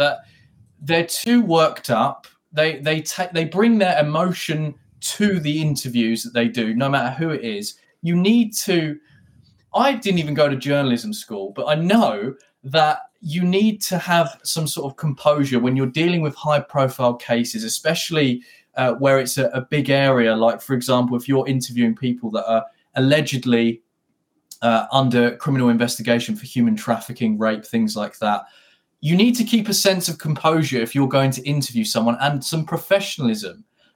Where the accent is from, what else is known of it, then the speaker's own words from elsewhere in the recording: United Kingdom; we just need to acknowledge that this does not represent being British or the British people who subscribe to the BBC, because that's not what journalism is about. That's not really how we should conduct or do things, especially from a great country like ours.